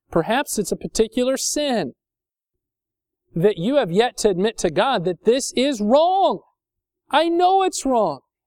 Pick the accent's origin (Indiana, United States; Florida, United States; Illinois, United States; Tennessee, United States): Indiana, United States; My parents lived in farm area where I grew up in Indiana.